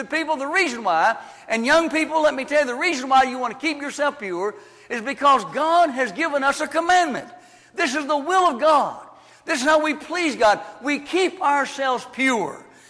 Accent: Louisville, Kentucky, United States; when I grew up in Louisville, Kentucky as a young boy

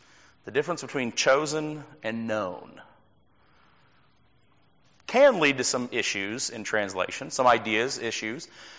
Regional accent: Louisville, Kentucky, United States; Yeah, I grew up in Louisville, and you know Louisville's a big horse race town.

